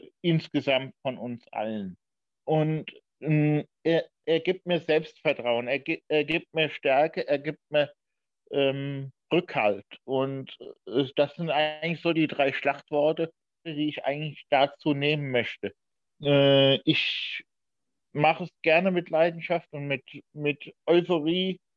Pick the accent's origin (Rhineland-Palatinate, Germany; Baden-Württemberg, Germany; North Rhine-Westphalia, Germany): Rhineland-Palatinate, Germany; Diez; born there; nicht nur in Bad Ems, wie aber auch in Dietz, da wo ich geboren worden bin, bin ja ein gebürtiger Dietzer.